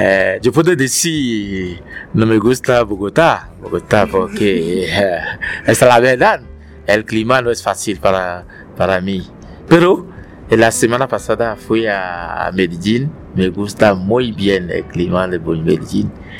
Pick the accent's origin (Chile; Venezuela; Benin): Benin; Spanish is a second language; moved away as an adult; now in Colombia; Mi mamá con mis hermanos y hermanas, todos viven en África, en Benín, en mi país.